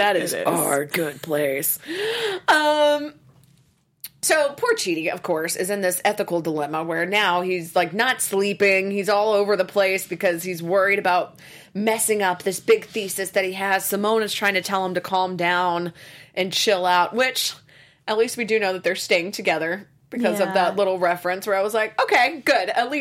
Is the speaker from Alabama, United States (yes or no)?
yes; Alabama, United States; But I'm from Alabama. Can we sit at the Alabama table and put some ice cream in there and make it a float?